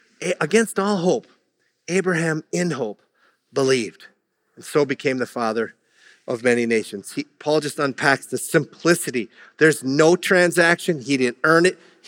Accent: Minnesota, United States; I grew up on the Iron Range of Minnesota, which was primarily European, but it was all over the place European that had come to northern Minnesota to do mining.

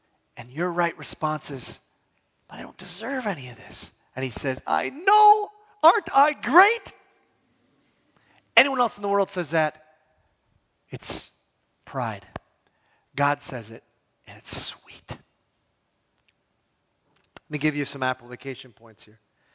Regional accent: United States; I'm an American after all. We deserve that.

